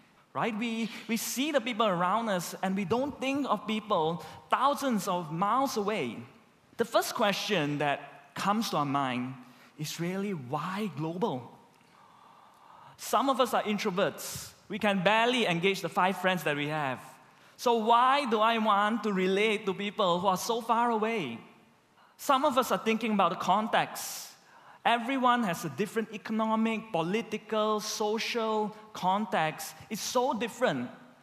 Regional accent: Malaysia; I'm ethnically Chinese, but I'm not culturally Chinese, right? I'm culturally Malaysian.

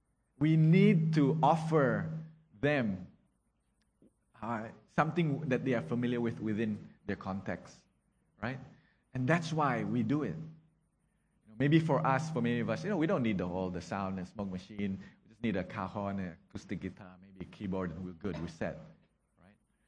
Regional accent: Kuching, Sarawak, Malaysia; I'm from Kuching, so I know what I'm talking about when I go back to my hometown

